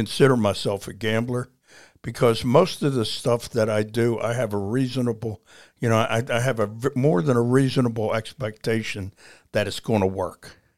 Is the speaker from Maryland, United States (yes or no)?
yes; Baltimore, Maryland, United States; I grew up in East Baltimore.